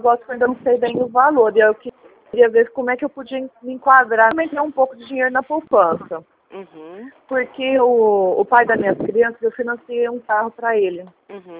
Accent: Ribeirão Preto, São Paulo, Brazil; Eu sou daqui de Ribeirão.

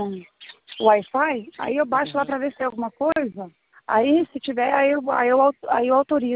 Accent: Brodowski, São Paulo, Brazil; a gente é de Brodowski.

